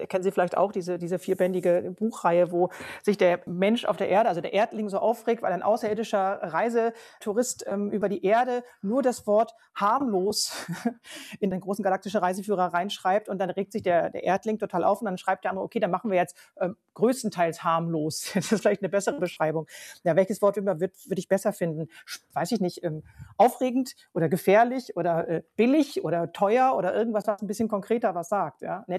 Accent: Lower Saxony, Germany; born there; also ich bin selber gebürtig der Niedersächsin.

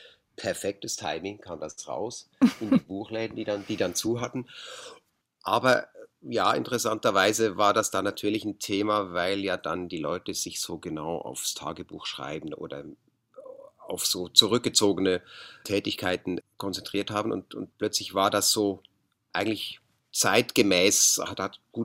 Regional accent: Switzerland; Also in der Schweiz sind wir quasi, wir gehören zu denen, wir sind halt eben auch Schweizer. Und in Deutschland merken wir immer, wir sind ein bisschen die Exoten, die Schweizer, die jetzt nach Deutschland kommen. Und natürlich haben wir diesen Schweizer Akzent

